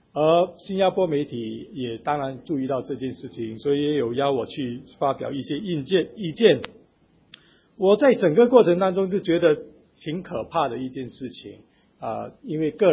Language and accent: Chinese; Hong Kong; 我们香港人是不用手的